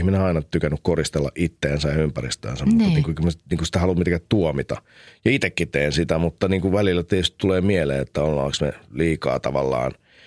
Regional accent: Helsinki, Uusimaa, Finland; Me muutettiin, kun mä olin 11 sinne Puistolaan Kronikasta.

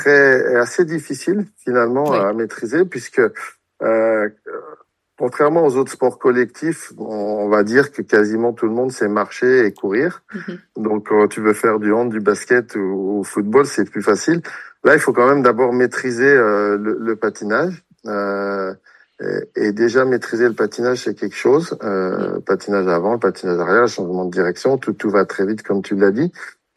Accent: Megève, Auvergne-Rhône-Alpes, France; also born or lived in Chamonix; Je suis né à Chamonix, mais j'ai vécu à Megève toute ma jeunesse.

